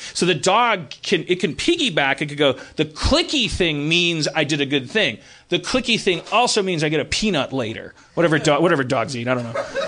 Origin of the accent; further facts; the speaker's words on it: Milwaukee, Wisconsin, United States; I thought growing up in Milwaukee, I thought in order to own a dog, it meant you had to be mean to it